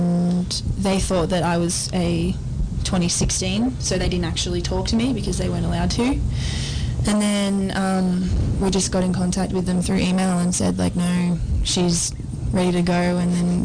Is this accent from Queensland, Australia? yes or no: no; Melbourne, Victoria, Australia; I'm from Melbourne, so I'm from where Funda lives as well. We live about 20 minutes away from each other at home.